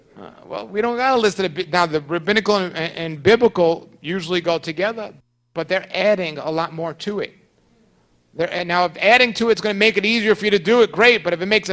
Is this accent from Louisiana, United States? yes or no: no; New York City, New York, United States; For example, I'm from New York City, I don't care how clean the Bible says some fish is, I am not eating fish from the ocean in New York City.